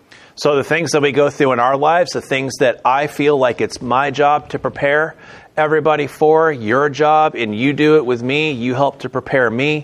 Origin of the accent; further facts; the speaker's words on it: Maine, United States; My vote, because I grew up in Maine. I loved water out of the hose. My home in Maine was 10 miles away from Poland Spring.